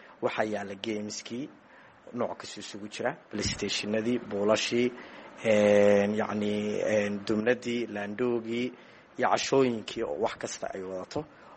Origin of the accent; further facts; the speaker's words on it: Galkayo, Mudug, Somalia; anugu Galkacyo ayaan ku dhashay, intaasaan kul ekaaday oon ku koray